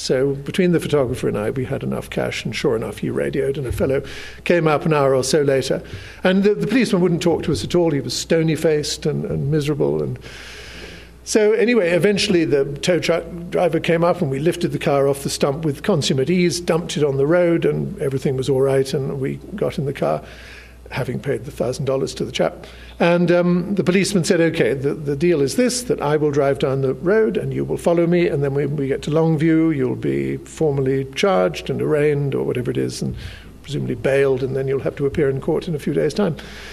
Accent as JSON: {"language": "English", "region": "London", "country": "United Kingdom", "said": "And we explained that we're from London, as if that was any kind of an excuse."}